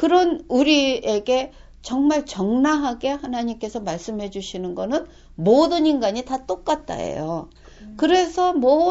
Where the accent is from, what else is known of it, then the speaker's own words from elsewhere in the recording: South Korea; also born or lived in Japan; 제가 이제 한국에서 태어나서 자라면서 한국에 해 뜨는 나라였어요. 그렇게 자랐는데 일본에 가서 살다 보니까